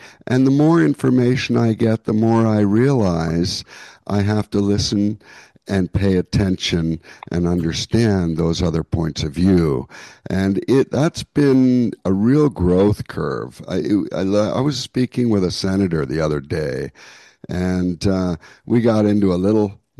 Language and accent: English; Canada; now in United States; I personally, between you and I, I'm Canadian. I'm still Canadian. I never did get my U.S. citizenship like my brother, so I too have never voted.